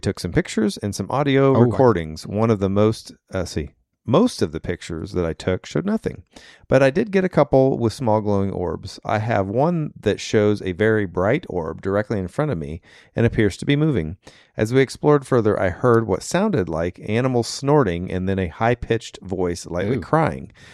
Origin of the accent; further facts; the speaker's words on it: Kokomo, Indiana, United States; also born or lived in Logansport; I was born in Logansport and raised in Kokomo, and Peru's right there.